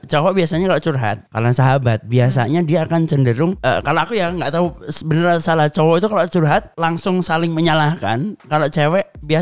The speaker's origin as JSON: {"language": "Indonesian", "town": "Surabaya", "region": "East Java", "country": "Indonesia", "said": "Kalau menurutku, mungkin karena kita dari Surabaya juga ya"}